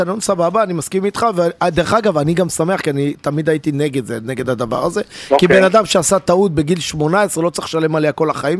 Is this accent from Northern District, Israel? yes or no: yes; Kfar Masaryk, Northern District, Israel; אני גדלתי שם, באזורים כן. האלה. כפר מסריק והמגרש באקו זה מרחק של קילומטר אווירי.